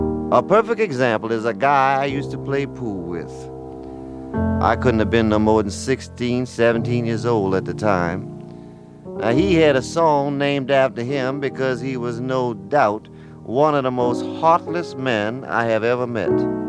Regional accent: New Orleans, Louisiana, United States; I'm from New Orleans. I don't have to try that.

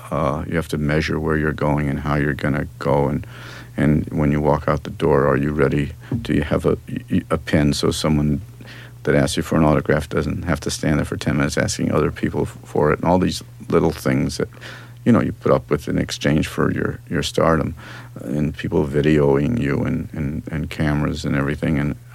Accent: Los Angeles, California, United States; And I grew up in Los Angeles, studying a lot every day, and winding up at the enrolled at the Los Angeles Conservatory of Music

